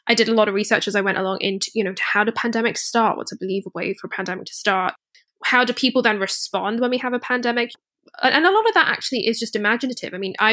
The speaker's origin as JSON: {"language": "English", "region": "Scotland", "country": "United Kingdom", "tie": "born or raised there", "said": "I grew up in Scotland"}